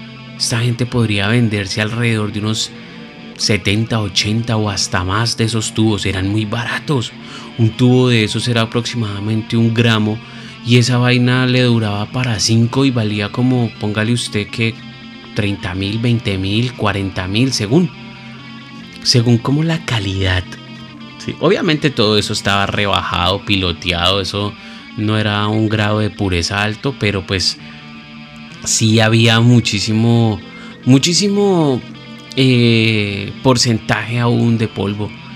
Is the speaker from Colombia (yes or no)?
yes; Colombia; Pero lastimosamente en Colombia, en mi país, los estereotipos son muy fuertes.